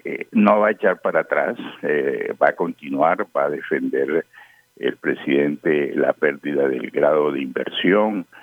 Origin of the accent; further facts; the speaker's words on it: Barranquilla, Atlántico, Colombia; para nosotros como barranquilleros es muy importante resaltar el comportamiento aquí en Barranquilla.